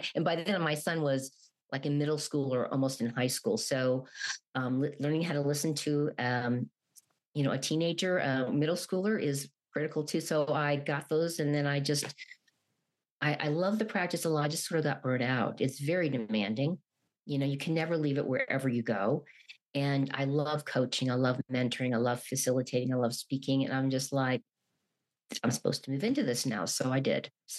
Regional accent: Louisville, Kentucky, United States; I grew up in Louisville, Kentucky, which is not like that. We have the Kentucky Derby there and there are horses there and horse farms.

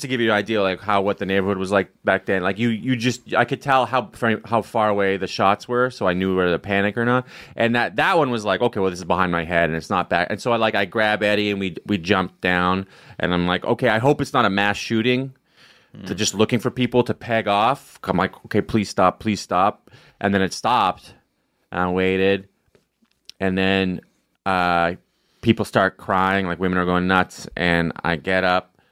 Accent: Canada; now in United States; I don't tell my parents, I'm from Canada, and my mom is like always like texting me like, America's a crazy place.

